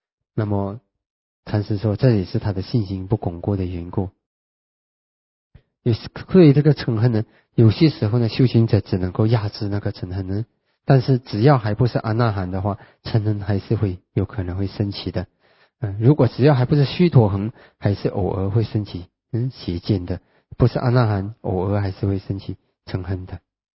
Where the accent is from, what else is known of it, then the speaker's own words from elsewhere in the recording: China; 我们中国人呢讲的这个道心，翻译起来是有点困难的。